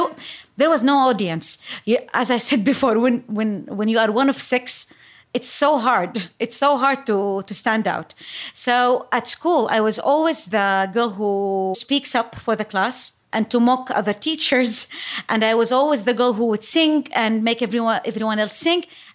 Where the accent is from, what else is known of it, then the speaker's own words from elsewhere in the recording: Mecca, Makkah Province, Saudi Arabia; I was born and raised in Mecca, Saudi Arabia.